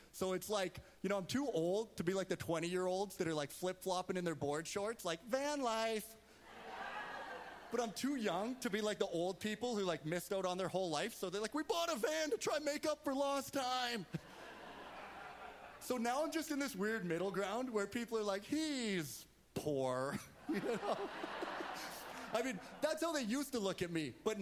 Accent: Prince George, British Columbia, Canada; So, you guys, I grew up here in Prince George. It's very beautiful.

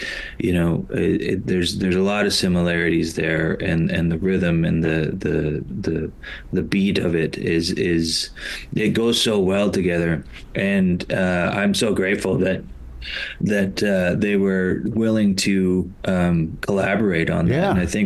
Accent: Alberta, Canada; I'm from Central Alberta. My tribe is from Beaver Lake Cree Nation. I'm Cree Métis from Central Alberta.

